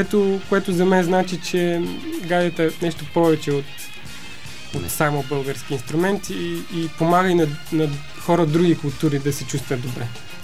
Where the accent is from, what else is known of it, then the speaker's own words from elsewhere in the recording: Plovdiv, Plovdiv Province, Bulgaria; also born or lived in Gabrovo; now in Sofia, Bulgaria; Родом съм от Габрово, израсен съм в Пловдив и на гайда почнах да свири тук в София